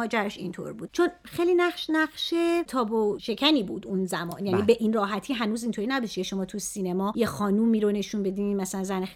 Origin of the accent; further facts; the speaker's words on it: Tehran, Tehran Province, Iran; also born or lived in Germany; ما نزدیک 7 سال توی حومه شهر ساری زندگی کردیم و من دیگه دبستانمو اومدم تهران. برای همین من الان یه خواهر دارم که متولد اصفهانه، خودم متولد آلمانم،